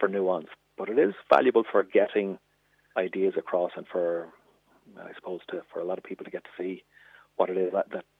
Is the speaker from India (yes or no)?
no; Santry, Leinster, Ireland; now in Ballymun, Ireland; Now, I live in Ballymun, and so I certainly know what it's like to live in my community, and I grew up in Santry